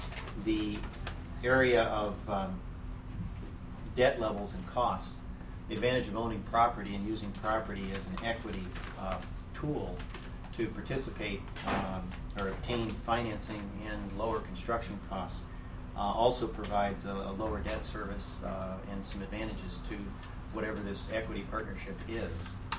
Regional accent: Fairbanks, Alaska, United States; I'm from Fairbanks, Alaska.

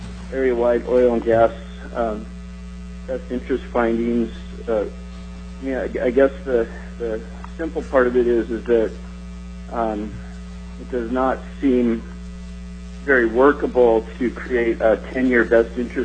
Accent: Anchorage, Alaska, United States; I'm a lifelong Alaskan resident. I was born in Anchorage.

